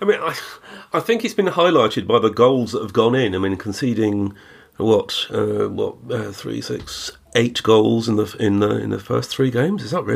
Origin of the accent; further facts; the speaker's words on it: England, United Kingdom; Yes, I'm English.